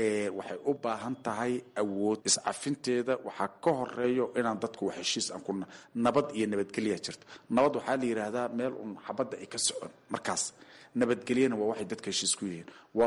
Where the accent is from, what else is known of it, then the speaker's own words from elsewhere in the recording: Somalia; annaka koonfur baan ka imid, gadan ka imid